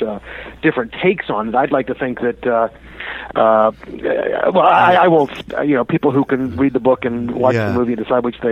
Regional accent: Cincinnati, Ohio, United States; now in San Diego, United States; No, I grew up in Cincinnati, Ohio, believe it or not. And then I got tired of the cold.

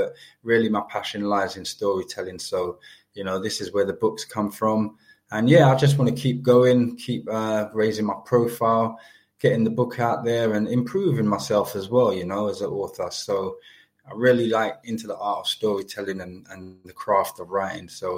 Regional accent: London, United Kingdom; So again, I'm from London.

